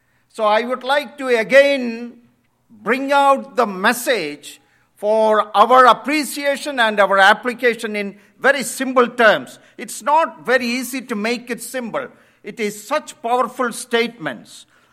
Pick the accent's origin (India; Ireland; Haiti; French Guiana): India; When I was growing up in India in my boyhood